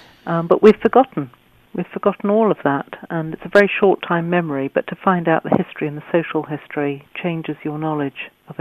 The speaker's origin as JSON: {"language": "English", "region": "London", "country": "United Kingdom", "tie": "born or raised there", "also_born_or_lived": "New York, United States", "moved": "yes", "lives_now": "France", "said": "I was born in New York, but I grew up in London, and I only moved to France 12 years ago, which is why I have no French accent."}